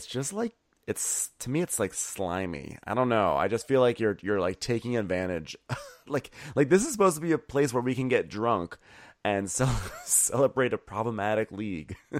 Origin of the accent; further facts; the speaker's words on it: Northeast, United States; growing up in the Northeast, it's like, you know, you go even close to a twig and you're like, ticks!